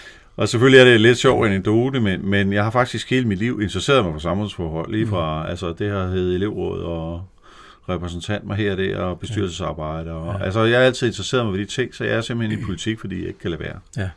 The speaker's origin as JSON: {"language": "Danish", "town": "Vemlev", "region": "Zealand", "country": "Denmark", "tie": "born or raised there", "also_born_or_lived": "Korsør", "said": "Jeg er født i Korsør og boede herind til 70, og selvom det er ganske lille, kan jeg da huske ganske mange ting fra byen. Derefter flyttede jeg til Vemlev, hvor jeg voksede op, gik på Vemlev skole"}